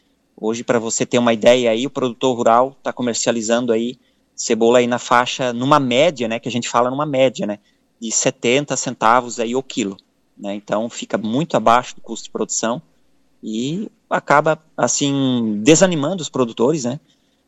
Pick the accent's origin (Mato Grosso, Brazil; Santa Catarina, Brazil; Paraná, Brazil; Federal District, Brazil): Santa Catarina, Brazil; Aurora; Eu estou falando de Aurora, né, Jair? Eu sou natural de Aurora, aqui em Santa Catarina, né?